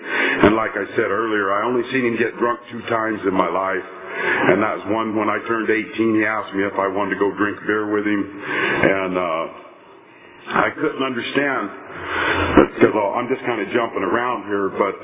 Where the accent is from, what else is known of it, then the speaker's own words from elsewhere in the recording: Tulare, California, United States; I grew up in Tulare. I lived there my whole life.